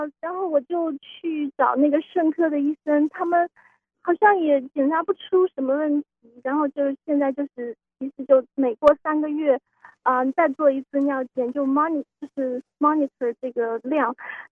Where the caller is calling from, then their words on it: Mountain View, California, United States; 啊、Mountain View。